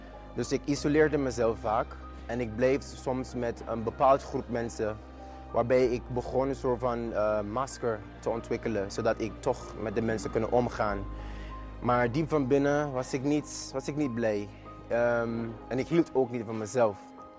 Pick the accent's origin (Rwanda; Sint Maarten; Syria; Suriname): Sint Maarten; moved away as an adult; now in Netherlands; Ik ben heel jong, ik ben 24 jaar oud en eigenlijk ik kwam hier naar Nederland om te studeren, om mijn studies door te zetten, want ik ben geboren en getogen op Sint Maarten.